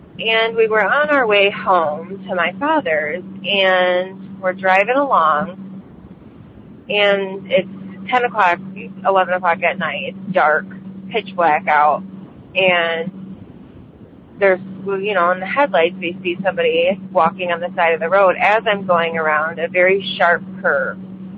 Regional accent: Michigan, United States; I'm from Michigan.

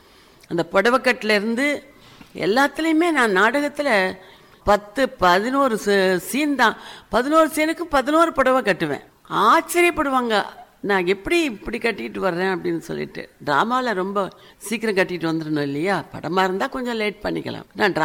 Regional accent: Pallathur, Tamil Nadu, India; also born or lived in Rajamannargudi; நான் செட்டிநாட்டில் வளர்ந்தவன், பிறந்தது ராஜமன்னார்குடி, நான் வளர்ந்தது பூரா செட்டிநாட்டில் உள்ள பள்ளத்தூருங்கிற ஊரில் தான்.

